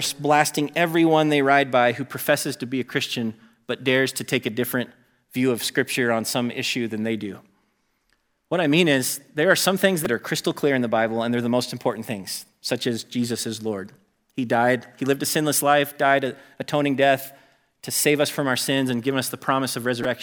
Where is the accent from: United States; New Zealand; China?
United States; just as an American trained in general